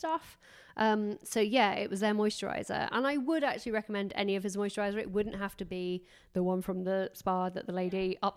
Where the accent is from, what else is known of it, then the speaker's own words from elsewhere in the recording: England, United Kingdom; not from LA, obviously. I was like, oh no, I'm English.